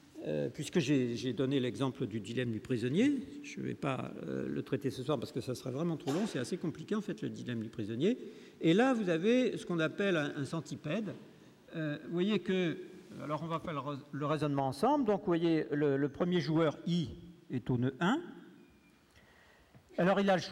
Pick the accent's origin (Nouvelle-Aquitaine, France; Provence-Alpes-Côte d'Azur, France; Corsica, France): Provence-Alpes-Côte d'Azur, France; Aix-en-Provence; now in Paris, France; je viens d'Aix-en-Provence, là